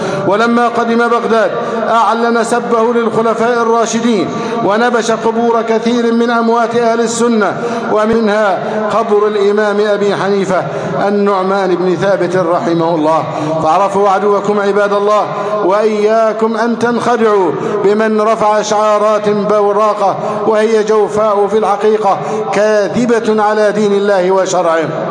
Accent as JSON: {"language": "Arabic", "country": "Egypt", "said": "اللهم احفظ بلدنا مصر أمناً أماناً"}